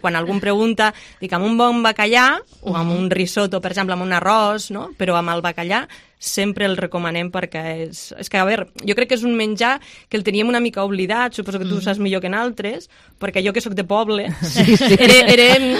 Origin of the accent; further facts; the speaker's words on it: Vilalba dels Arcs, Catalonia, Spain; Bueno, els dos som de Vilalba